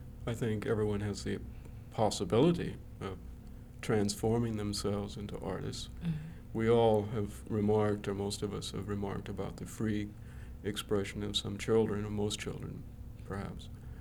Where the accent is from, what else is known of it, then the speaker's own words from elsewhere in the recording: Iowa, United States; I grew up in Iowa, and the only artist I knew was the mayor of the town.